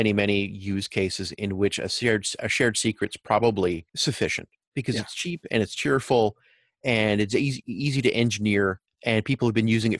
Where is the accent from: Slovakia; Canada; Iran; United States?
Canada; I'm a Canadian